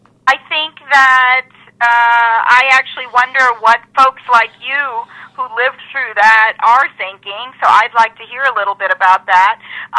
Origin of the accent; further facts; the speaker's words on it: Atlanta, Georgia, United States; also born or lived in India; I identify as Indian American. I was born in India, raised in Atlanta, Georgia, with many of my summers being spent back in India with my grandparents and my cousins.